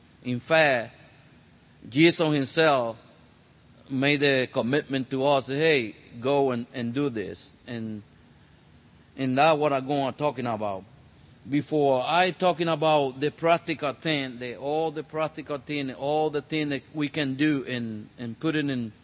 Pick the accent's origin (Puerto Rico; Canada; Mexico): Puerto Rico; now in Tulsa, United States; I'm originally from Puerto Rico, here in Tulsa about 19 years, and 15 years walking with the Lord for His glory.